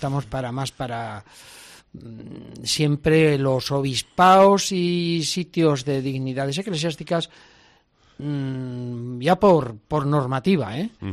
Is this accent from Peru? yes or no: no; Tudela, Navarre, Spain; Que soy parte de Tudela. Tudela me ha conformado y me ha hecho